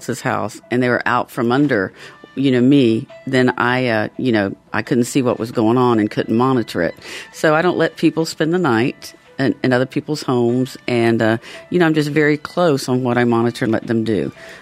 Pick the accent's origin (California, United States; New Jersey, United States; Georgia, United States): Georgia, United States; also born or lived in Florida / Washington; And now listen, I'm from Georgia. If I could get some Georgia cooking and it was within an hour's drive, I would have been at my family's all the time.